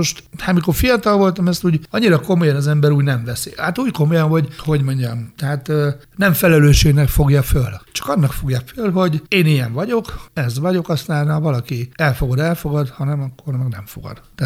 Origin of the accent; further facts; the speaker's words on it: Nyíregyháza, Szabolcs-Szatmár-Bereg, Hungary; also born or lived in Kemecse; 69-es születésű vagyok, ugye Kemecsén születtem, de Nyíregyházán Sóstóhegyen nőttem föl.